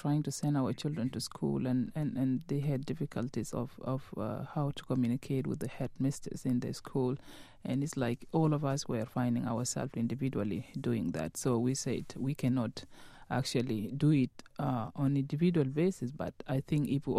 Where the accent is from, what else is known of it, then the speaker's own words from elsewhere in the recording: Sudan; English is a second language; moved away as an adult; I came from Sudan in 1984 to join my husband. And we came from a different background, Sudanese women in our country. We go to school in Arabic